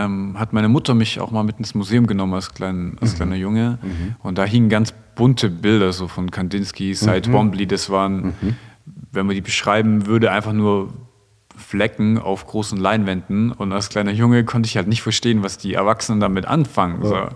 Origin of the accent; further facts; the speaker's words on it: Stuttgart, Baden-Württemberg, Germany; Und gerade in Stuttgart, wo ich herkomme